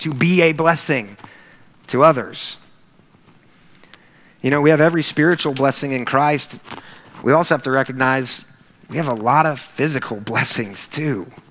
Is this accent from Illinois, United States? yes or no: no; Wichita, Kansas, United States; It was an amazing experience. And it was quite an eye-opener because I grew up in Wichita, Kansas.